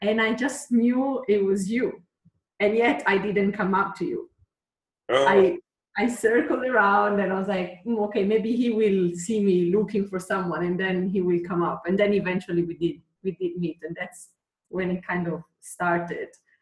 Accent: Italy; English is a second language; moved away as an adult; I'm originally from Italy, but I've left Italy 19 years ago to go pursue a dream.

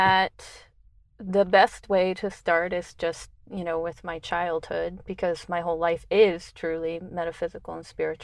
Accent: Allentown, Pennsylvania, United States; born there; When I was born in Allentown, Pennsylvania, and we were kind of out in the middle of nowhere. So it was kind of farmland. There wasn't a lot of people around us.

